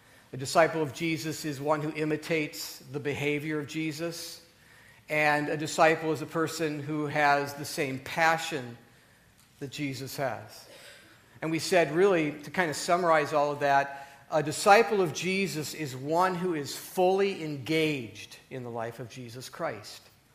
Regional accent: Minneapolis, Minnesota, United States; A lot of you know I'm from the Minneapolis-St. Paul area, so think about this one.

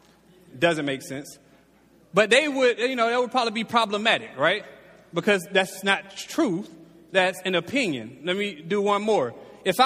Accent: the South, United States; I grew up in the South.

